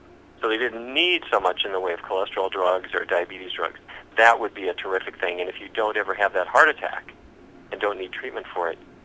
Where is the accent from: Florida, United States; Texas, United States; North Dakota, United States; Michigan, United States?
North Dakota, United States; Fargo; now in Washington, D.C., United States; My office in Washington, D.C., you know, I grew up in Fargo, but my office is now here in Washington, D.C.